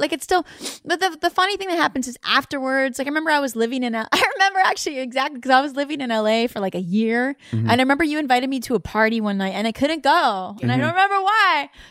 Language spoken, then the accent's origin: English; Canada; born there; You know, my parents are immigrants. Mm-hmm. I was born in Canada.